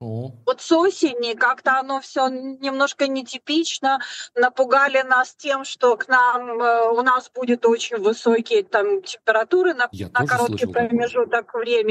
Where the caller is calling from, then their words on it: Canary Islands, Spain; Я с Тенерифе.